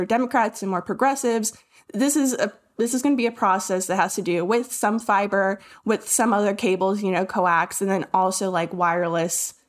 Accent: Nebraska, United States; I can say that because I'm from Nebraska.

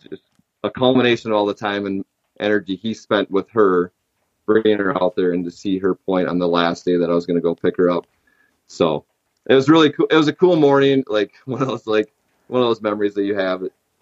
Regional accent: Minnesota, United States; is to not only hunt in my home state of Minnesota, but every year try and go to a state

